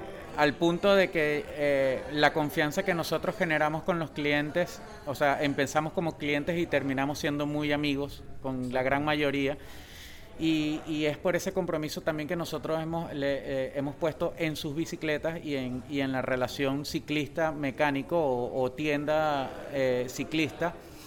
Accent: Venezuela; moved away; also born or lived in Peru; nosotros somos la otra cara de este grupo de venezolanos. Sin embargo, yo nací aquí en Perú. Yo nací aquí en Perú y a los 5 años me fui para Venezuela.

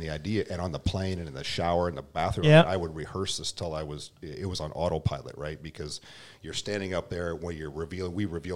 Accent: Iowa, United States; So my background is I'm originally from Iowa, and I started at John Deere in the Dubuque, Iowa factory in 2001.

